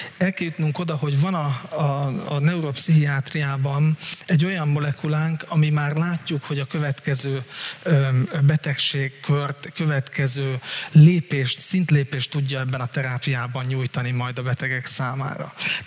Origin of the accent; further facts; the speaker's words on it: Hungary; Ugye azt szoktuk meg magyarként, hogy mi fizetjük a licenszdíjat minden után, mert minden tudást importálni kellett.